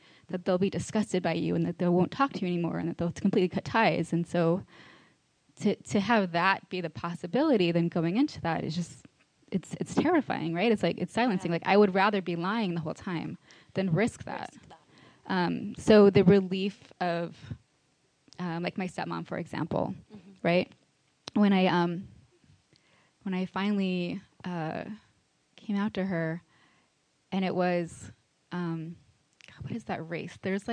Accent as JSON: {"language": "English", "town": "Maui", "region": "Hawaii", "country": "United States", "tie": "born or raised there", "said": "And I grew up on Maui, Hawaii, and so there was also like when I was in high school"}